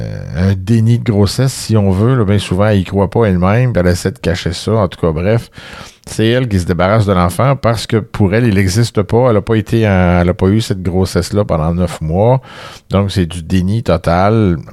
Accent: Trois-Rivières, Quebec, Canada; c'est un cas qui semble avoir fait brasser pas mal de choses dans la région de Trois-Rivières. Donc, ma région natale.

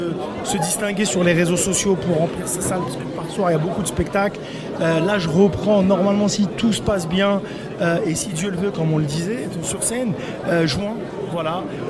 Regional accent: Paris, Île-de-France, France; Nous, on est de Paris

